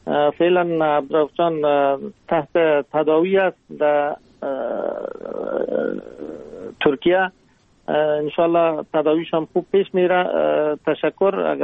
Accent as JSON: {"language": "Persian", "town": "Aqcha", "region": "Jowzjan", "country": "Afghanistan", "tie": "born there", "moved": "yes", "lives_now": "Mazar-i-Sharif, Afghanistan", "said": "ما در ولسوالی اخته ولایت جوزجان در اونجا زاده شدیم. فعلا بودباش ما که هستم مزار شریف هست. در مزار شریف زندگی میکنیم. تقریبا 40 سال میشه در مزار شریف هستیم."}